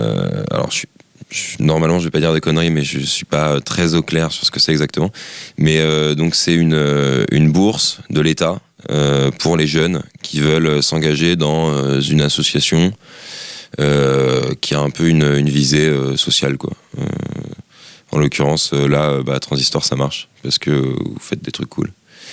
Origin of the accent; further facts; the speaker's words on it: Paris, Île-de-France, France; Non, moi je suis parisien.